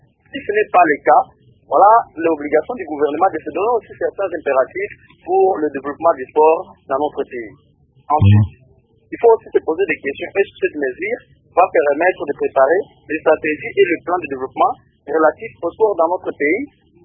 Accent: DR Congo; il y a certains Congolais, comme moi, je suis Congolais

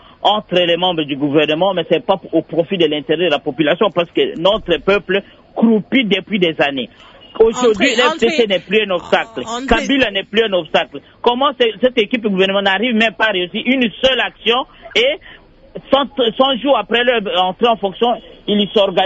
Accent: Katako-Kombe, Sankuru, DR Congo; chez nous, à Katakokombe, là-bas, les gens meurent de faim.

